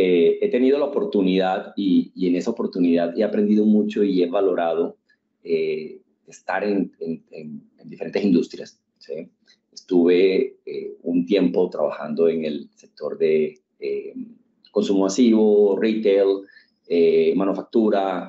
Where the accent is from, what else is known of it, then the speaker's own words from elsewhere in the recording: Colombia; el café sí lo tengo aquí al lado, como todo colombiano, no hay mejor manera de empezar el día.